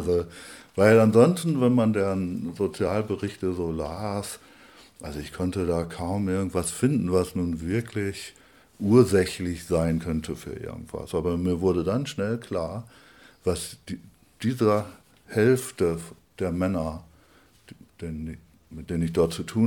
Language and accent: German; Lower Saxony, Germany; moved away as an adult; now in Freiburg, Germany; Also ich bin gebürtiger Ostfriese, das werde ich sprachlich auch nicht ganz verbergen können. Freue mich aber auch darüber.